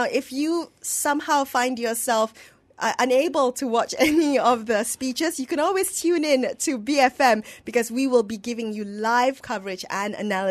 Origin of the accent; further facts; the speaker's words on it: Penang, Malaysia; Actually, we're all from Penang in the studio today.